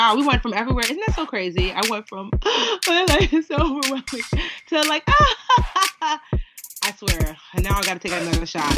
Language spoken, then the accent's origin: English; Nigeria; Nigerian. I'm Nigerian.